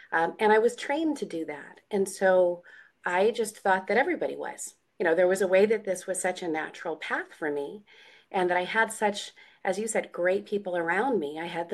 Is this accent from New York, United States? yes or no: yes; Queensbury, New York, United States; I grew up here in Queensbury. I got a scholarship to Colgate University.